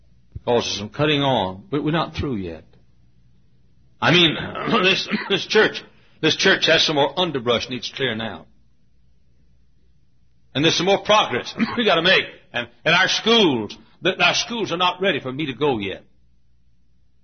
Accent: the South, United States; now in Indiana, United States; And I said, not me, buddy. I'm a Southerner.

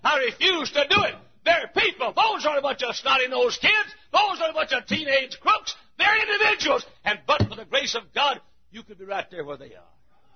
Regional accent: Texas, United States; I grew up down in Texas where I never seen these apartments jammed together.

